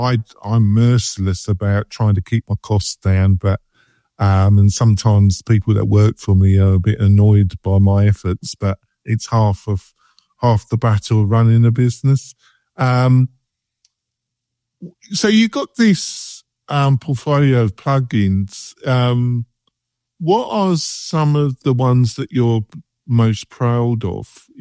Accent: England, United Kingdom; I am in my way, but I'm from England, obviously

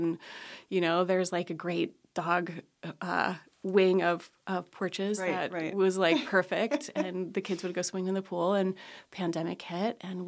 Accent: Los Angeles, California, United States; So I grew up in Los Angeles, you know, knew Aria in Waldorf School when we were kids.

